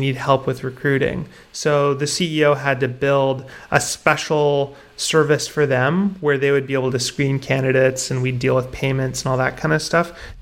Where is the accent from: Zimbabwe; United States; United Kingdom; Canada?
Canada; Yeah, I'm Canadian. Okay. I grew up here.